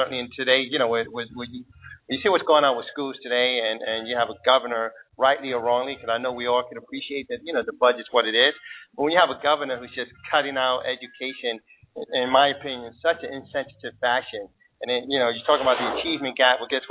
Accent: New York City, New York, United States; growing up in Harlem and city, raised by a single mom and on welfare, dirt poor and what have you

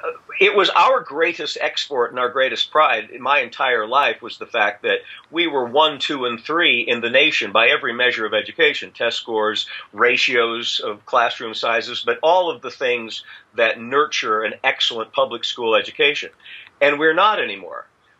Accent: Iowa, United States; also born or lived in Hollywood / New York; I was born and raised here in Iowa, but as Kevin knows, I sought fame and fortune in Hollywood, New York for most of my adult life. I moved back to Iowa 13 years ago

